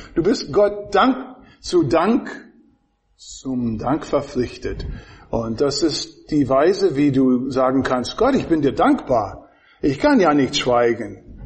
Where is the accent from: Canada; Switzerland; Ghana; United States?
United States; Jefferson, Wisconsin; German is a second language; in der Plymouthstraße in Jefferson, Wisconsin, wo ich aufgewachsen bin.